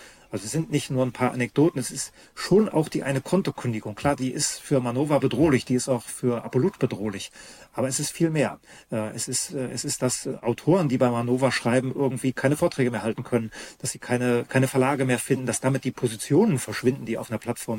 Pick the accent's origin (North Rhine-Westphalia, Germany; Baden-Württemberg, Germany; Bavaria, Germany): Bavaria, Germany; die bei uns in Bayern, die wollen das doch nicht freigeben